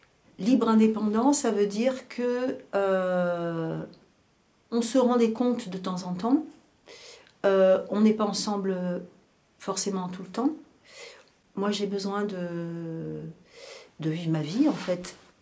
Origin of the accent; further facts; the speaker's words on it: Paris, Île-de-France, France; born there; Moi, je suis née à Paris, mais je me traîne ça.